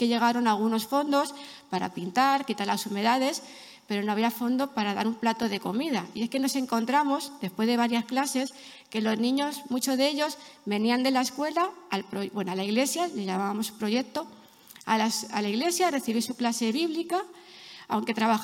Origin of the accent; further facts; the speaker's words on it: Castilla-La Mancha, Spain; now in Molins de Rei, Spain; que es muy diferente a la de Madrid y a la de la Castilla-La Mancha, ¿no? Que es de donde yo soy originalmente.